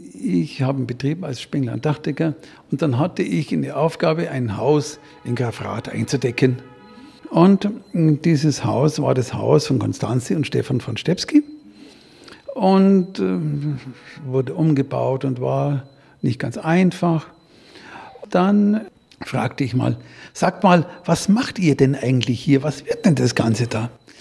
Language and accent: German; Bavaria, Germany; Ich komme aus Bayern und ihr wisst ja, in Bayern, da gehen die Uhren etwas anders.